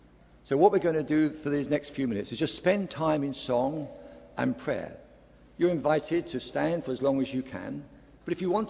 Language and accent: English; United Kingdom; Because as we're British, we don't share some of our feelings, yet we carry them with us.